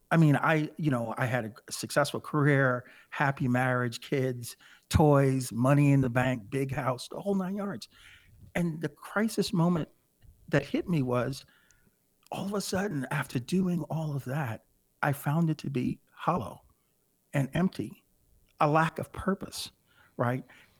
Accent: United States; So I was excited about being an American.

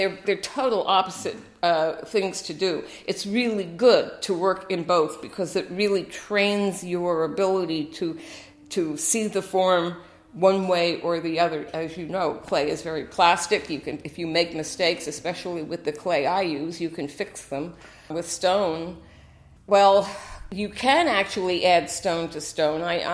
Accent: Westchester, New York, United States; moved away as an adult; also born or lived in Manhattan; now in California, United States; I grew up in Westchester, New York, and then I lived in Midtown Manhattan for 5 years before coming to California.

